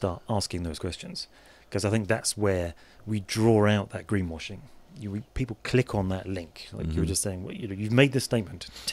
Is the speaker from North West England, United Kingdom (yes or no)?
no; South West England, United Kingdom; I'm from Devon, so I don't believe in anything that doesn't eat grass or doesn't moo.